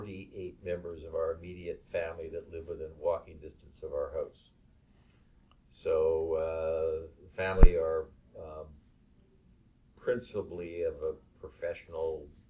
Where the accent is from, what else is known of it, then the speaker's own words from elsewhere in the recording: Vancouver, British Columbia, Canada; I self-identify as a Canadian. I was born in Vancouver. I've never lived more than 5 kilometers from the hospital I was born in, being the Vancouver General Hospital. I have a enormous family in Vancouver, British Columbia.